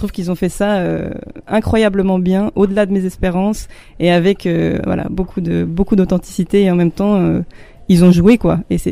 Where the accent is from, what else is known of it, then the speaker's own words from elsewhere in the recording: Bourgogne-Franche-Comté, France; Alors moi, j'ai grandi dans le Jura, j'habite encore dans le Jura, enfin, voilà, c'est vraiment ma région.